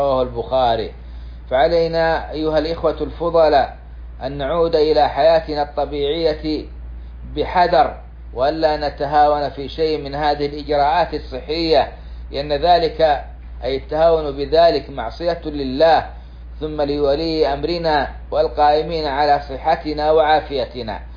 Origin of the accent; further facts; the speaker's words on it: Saudi Arabia; بلادنا السعودية